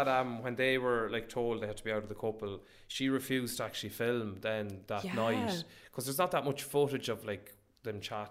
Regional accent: Ireland; We'll probably used to, though, being Irish.

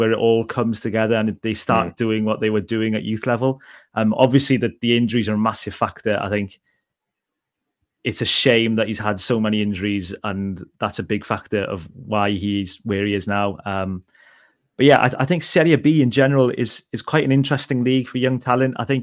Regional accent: Wales, United Kingdom; obviously I'm biased because I'm Welsh

